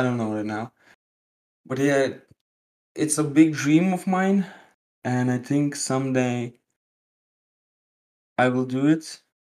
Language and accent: English; Lithuania; English is a second language; I'm from Lithuania, you're from America.